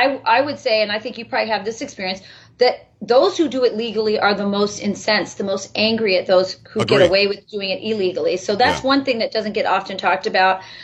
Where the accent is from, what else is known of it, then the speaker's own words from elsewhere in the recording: United States; But I am an American, first and foremost. And I think we need to come back to that idea. When I was growing up in the 70s, that's when they started all this experimentation with bilingual education.